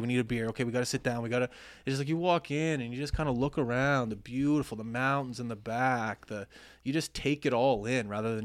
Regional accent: Canada; Like, we're from Canada too.

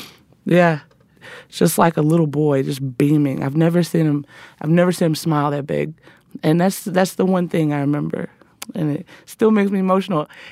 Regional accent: the South, United States; born or raised there

